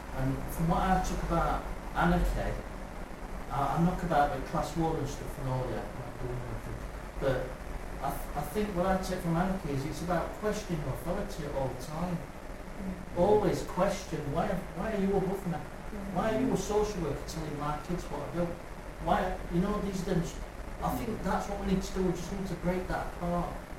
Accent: Sheffield, Yorkshire and the Humber, United Kingdom; Well, if you're talking properly, I'm from the Council Estate, 7th Generation Sheffield.

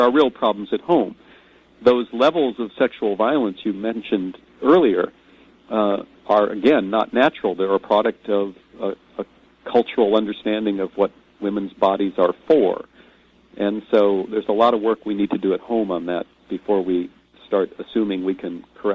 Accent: United States; I'll use my home country, which I think is appropriate

